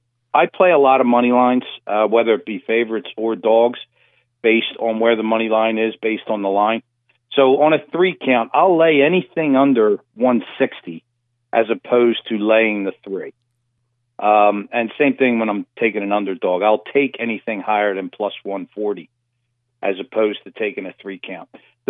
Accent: Philadelphia, Pennsylvania, United States; You know, if it's I'm from Philly

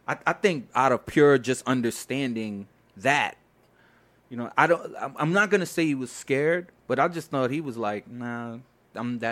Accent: Brooklyn, New York, United States; I heard the record way before everybody else. I'm from Brooklyn.

